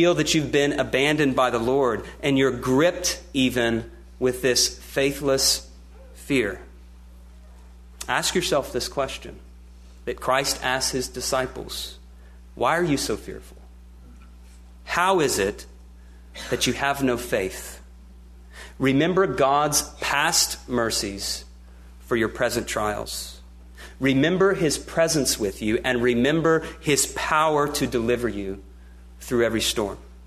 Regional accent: Oklahoma, United States; also born or lived in Kentucky; Now, growing up in Oklahoma and even living a few years in Kentucky, I know very well how unpredictable weather can be.

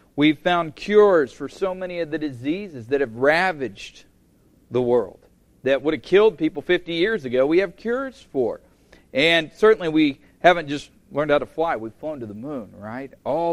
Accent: Oklahoma, United States; well, I came from Oklahoma. I know how quickly it is that a natural disaster can reduce it to rubble.

